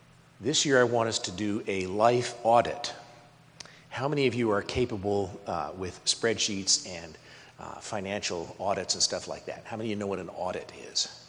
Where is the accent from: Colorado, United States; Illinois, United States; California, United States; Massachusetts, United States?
Colorado, United States; Boulder; Now, I grew up in Boulder, Colorado, and there was a lot of mountain climbing there.